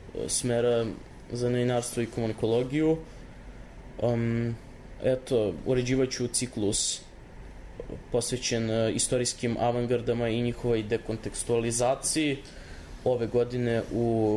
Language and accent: Serbian; Russia; I živio sam u Rusiji, rođen sam u Rusiji